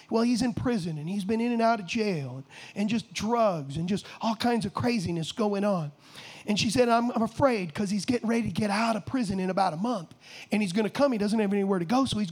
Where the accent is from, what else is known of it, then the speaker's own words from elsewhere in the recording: Huntington Beach, California, United States; also born or lived in San Diego; now in Michigan, United States; I was raised in Huntington Beach for the first 18 years of my life, and then we lived in San Diego